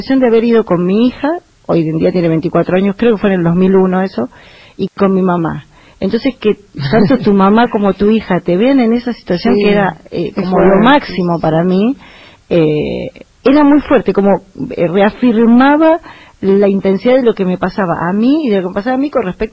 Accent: La Plata, Buenos Aires Province, Argentina; Recuerdo que estudié al comienzo en La Plata, yo soy de La Plata, con una profesora de canto lírico

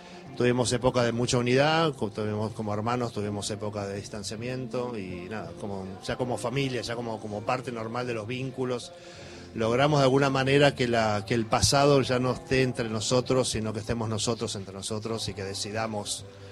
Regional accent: Tucumán, Argentina; nací en Buenos Aires, pero tuve un mes, mi mamá me vino a parir acá porque tenía un tío que era obstetra y me vino a parir acá, pero en realidad toda mi familia es tucumana, yo crecí en Tucumán. En el medio de eso nos exiliamos y volvimos y crecí en Tucumán.

